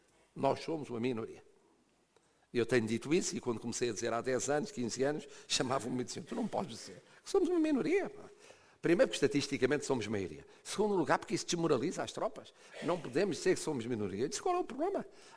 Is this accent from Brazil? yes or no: no; Portugal; quando me perguntam o que é, eu digo, católico. Só depois de católica é que sou português